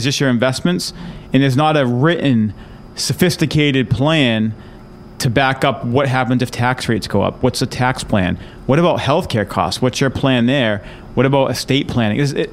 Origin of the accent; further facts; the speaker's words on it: Mattapoisett, Massachusetts, United States; And we grew up down in Mattapoisett, Mass.